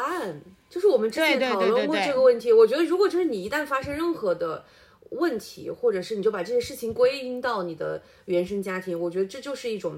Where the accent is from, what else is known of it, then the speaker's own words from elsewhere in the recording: Changsha, Hunan, China; 因为我们现在能接受到的我们这一辈的就是土生土长的长沙伢子